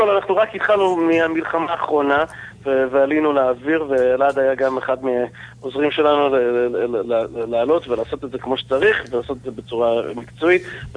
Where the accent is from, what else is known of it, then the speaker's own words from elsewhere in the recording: United States; now in Israel; אני נולדתי בארץ, אבל לצערי, כשהייתי בן 8, ההורים שלי הורידו אותנו לארצות הברית